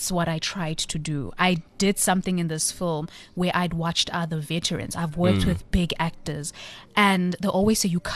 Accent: Johannesburg, Gauteng, South Africa; I was raised in Yeovil, Hillbrow.

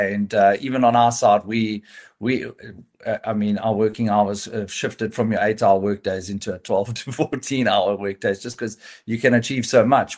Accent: South Africa; I know you mentioned our one thing being that we're South African

